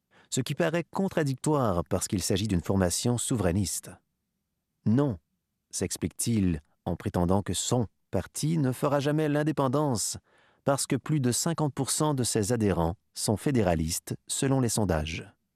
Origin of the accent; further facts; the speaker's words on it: Chicoutimi, Quebec, Canada; born there; je suis né à Chicoutimi en décembre 2003.